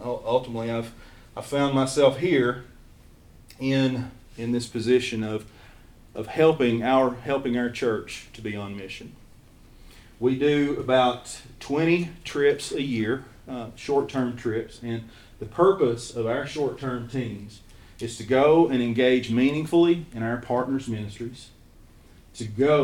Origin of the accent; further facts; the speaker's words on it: Kentucky, United States; accent: Eastern Kentucky; Again, I'm from Eastern Kentucky. I had never left the country.